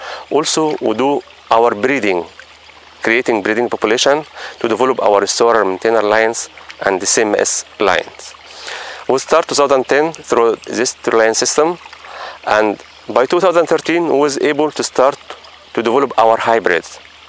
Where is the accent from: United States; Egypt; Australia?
Egypt; English is a second language; I'm from Egypt.